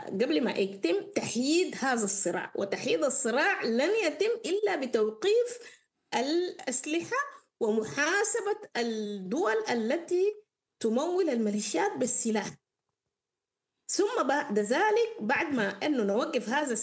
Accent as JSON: {"language": "Arabic", "country": "Sudan", "said": "ونحن كشعب سوداني لا نرغب في أن نحكم بواسطة ميليشيات ولا بواسطة العسكر"}